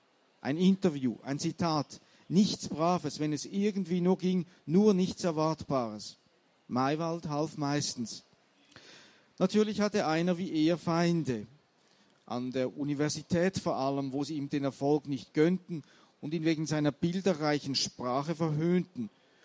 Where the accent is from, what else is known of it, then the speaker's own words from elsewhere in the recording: Switzerland; wobei man als Schweizer nie ganz sicher ist, ob das vielleicht damit zu tun hat, dass die Leute einfach finden, ja, das ist so ein bisschen drollige Verzierung, die mit diesem Dialekt, ja.